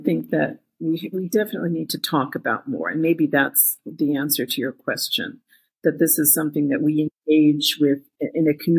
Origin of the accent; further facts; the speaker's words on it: United States; You know, I'm Mexican American. I was raised Catholic, and I went to Catholic school for all the 12 years of my education.